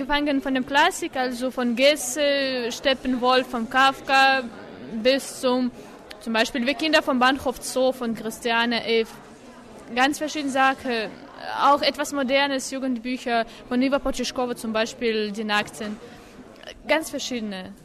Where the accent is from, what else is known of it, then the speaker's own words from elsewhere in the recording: Moscow, Russia; German is a second language; Ich bin aus Russland, aus der Stadt Moskau. Und ich lerne an der Schule mit erweitertem Deutschunterricht, bin 16 Jahre alt.